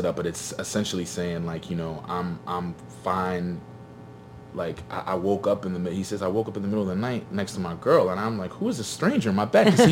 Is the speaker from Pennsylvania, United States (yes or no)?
yes; Philadelphia, Pennsylvania, United States; just the fact that, you know, I'm from West Philly, man.